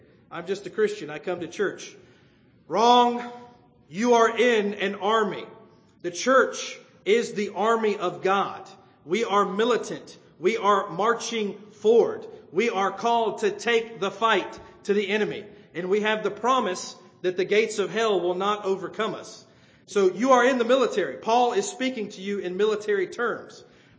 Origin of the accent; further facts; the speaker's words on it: the South, United States; accent: Southern; I grew up in the South, as most of you know, if you can't pick up my accent. And I grew up hearing this phrase. It was part of my culture.